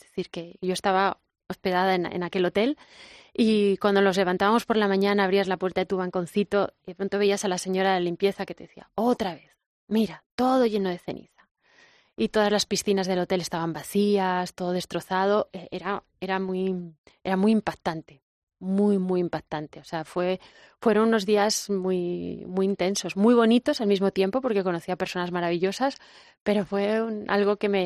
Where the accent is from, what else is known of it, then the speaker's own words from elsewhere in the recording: Spain; porque como española nunca piensas ni que vas a hacer los puntos